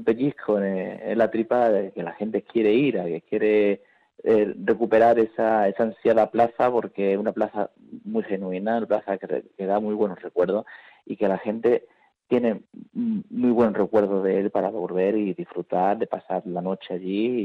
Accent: Andalusia, Spain; nosotros que somos los andaluces

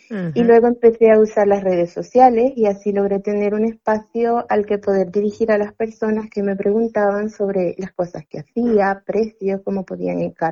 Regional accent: El Salvador; moved away as an adult; now in Spain; tengo 36 años de edad, sí, yo soy originaria de El Salvador. Uh-huh. Estoy en España desde finales del 2018, vivo con mi hijo

